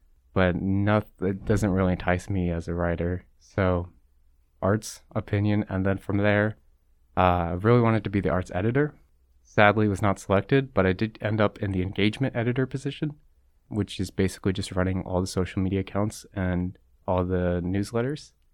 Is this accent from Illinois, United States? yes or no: yes; Chicago, Illinois, United States; also born or lived in Las Vegas; Where I'm from is kind of a difficult question because I was born in Las Vegas, but I kind of grew up in Chicago and then settled here for the last few years.